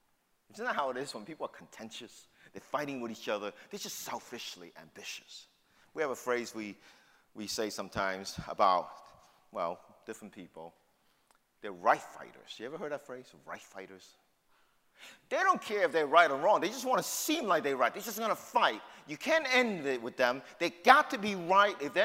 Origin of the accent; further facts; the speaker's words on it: New York City, New York, United States; accent: New York City; also born or lived in Houston; I grew up in New York City. I have my New York City truth, along with my New York City accent. And I lived in Houston for 10 years, and I love Houston.